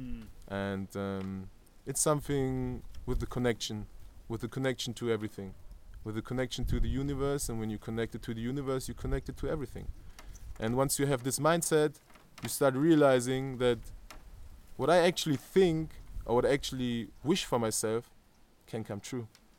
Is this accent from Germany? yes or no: yes; Germany; moved away; No, I was born in Germany, like born and grew up in Germany in 1990. And my family, they were immigrants from Lebanon and Palestine. And they came to Germany in the 70s, in 76.